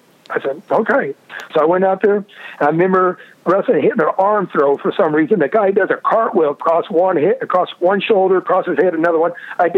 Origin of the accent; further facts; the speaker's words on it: Kansas, United States; You know, I was from Kansas. I had some doubt.